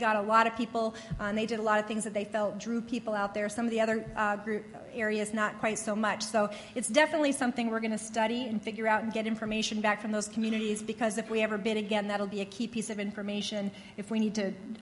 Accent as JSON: {"language": "English", "region": "Maine", "country": "United States", "said": "And I'm from Maine, and my aunt lives in this little teeny, teeny coastal community called Damariscotta, Maine"}